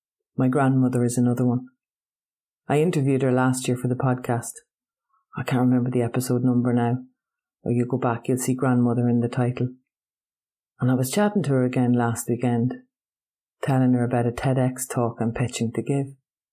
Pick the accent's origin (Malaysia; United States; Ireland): Ireland; Grainne Whale, our pirate queen, or Grace O'Malley, as ye English speakers might know her.